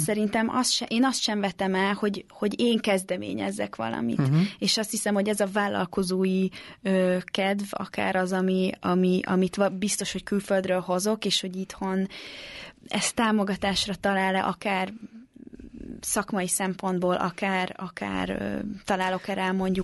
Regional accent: Hungary; Nekem is egy teljesen új helyzet magyarként Magyarországon lenni, akármilyen furcsán is hangzik

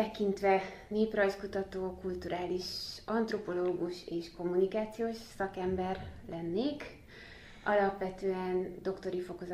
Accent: Székely Land, Romania; Nyilván Székelyföld nekem azért is szívügyem, mert onnan származom, és mindig van egy kapcsolódásom oda-vissza

